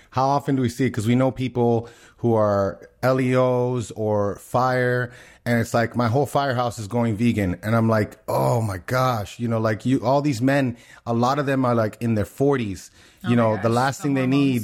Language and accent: English; Miami, Florida, United States; because growing up in Miami, you know, like where we lived, people, it wasn't like they were poor